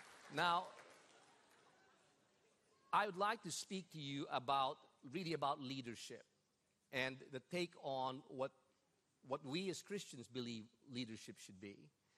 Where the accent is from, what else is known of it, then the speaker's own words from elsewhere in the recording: Philippines; because we're from the Philippines, what are the benefits of the Philippines? It's very hot and it's humid, which keeps us looking young.